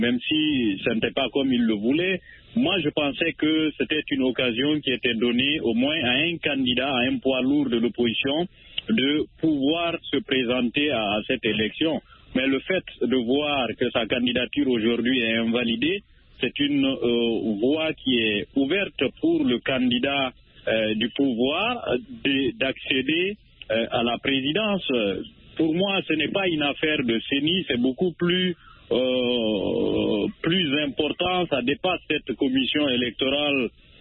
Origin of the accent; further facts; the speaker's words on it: Conakry, Guinea; je suis guinéen de Conakry